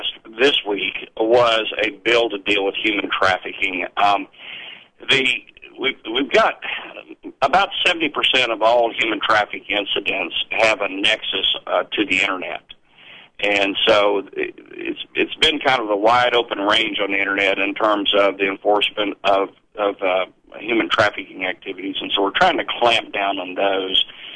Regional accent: Texas, United States; but as a Texan, I learned how to handle a weapon before I was a teenager.

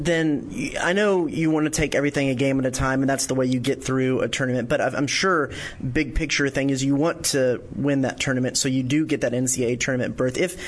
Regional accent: Dallas, Texas, United States; And a guy from my hometown, so it's always good to talk to a former Dallasite.

